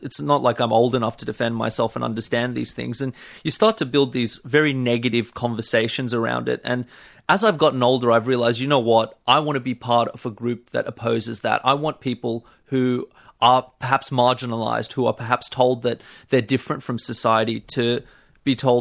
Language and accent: English; Australia; I'm of Iranian heritage, and I look Iranian, but I've been here since I was one. I'm thoroughly Australian in my eyes